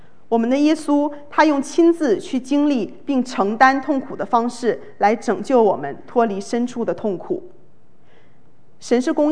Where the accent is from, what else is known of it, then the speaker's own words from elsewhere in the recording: China; 你知道在对于我们从中国来的这个学生来说，高考是我们人生非常非常重要的转折点